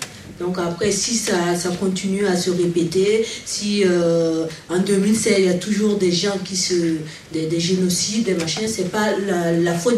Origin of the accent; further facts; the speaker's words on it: Burkina Faso; Bon, mais je suis burkinabé.